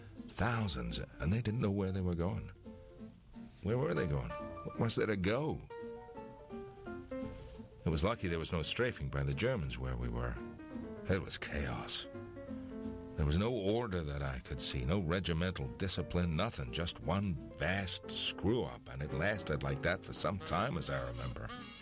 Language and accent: English; Canada; being Canadian, heating was one thing we were used to.